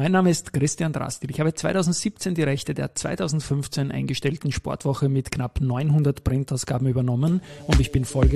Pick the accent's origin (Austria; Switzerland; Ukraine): Austria; Vienna; Ich bin am Tennisclub aufgewachsen, auch im 22. Bezirk.